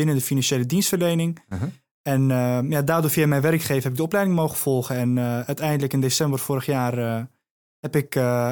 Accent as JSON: {"language": "Dutch", "town": "Hoofddorp", "region": "North Holland", "country": "Netherlands", "said": "22 jaar. Ik kom uit Hoofddorp, een stadje naast Amsterdam."}